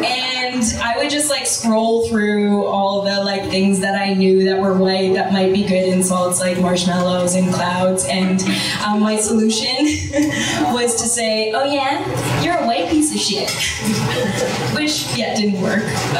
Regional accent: Sudbury, Ontario, Canada; Actually from a like small city up north called Sudbury. You know? Yeah, it's like really white, and it's the kind of place that you might go for your like grade 7 trip

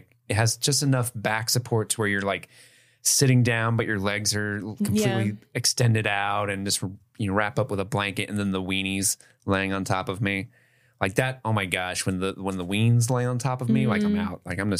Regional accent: Milford, Ohio, United States; So I grew up in Milford, Ohio, and there's this road.

